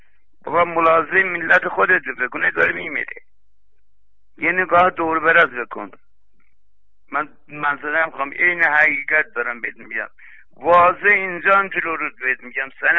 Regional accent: Mianeh, East Azerbaijan, Iran; من آذری هستم خودم، شهرستان میانه.

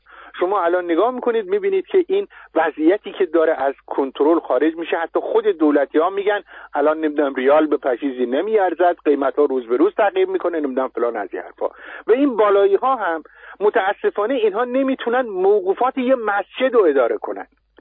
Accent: Mazandaran, Iran; خب مثلا الان من خب اصولا از مازندرانم دیگه، درست؟

